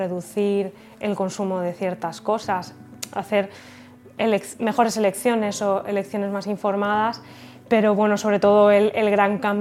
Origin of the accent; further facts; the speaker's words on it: Valencia, Valencian Community, Spain; Yo soy de aquí, de València, y he vivido siempre al lado del mar.